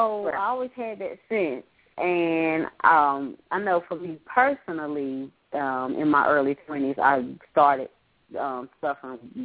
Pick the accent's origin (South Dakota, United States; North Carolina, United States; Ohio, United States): North Carolina, United States; Greensboro; we went to another mega church in my hometown in Greensboro.